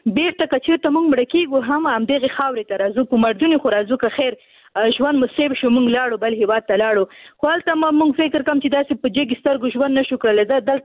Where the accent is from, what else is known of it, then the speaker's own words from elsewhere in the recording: Afghanistan; په افغانستان کې جنگ دی، او تقریبا موږ په جنگ کې پیدا شوي ویو، په جنگ کې را لوی شوی یو